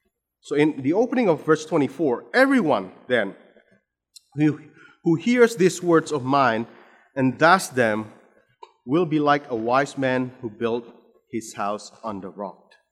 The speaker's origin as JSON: {"language": "English", "country": "Indonesia", "second_language": "English", "said": "English may not be my mother tongue. I came from Indonesia, right?"}